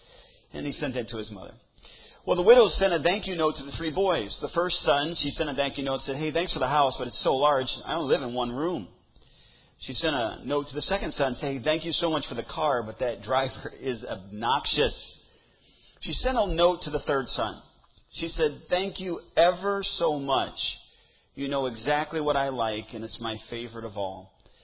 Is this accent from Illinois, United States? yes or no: yes; Sauk Village, Illinois, United States; also born or lived in Kansas; You know, I grew up in Sauk Village, and then, of course, going down to Kansas, Kansans are a little different.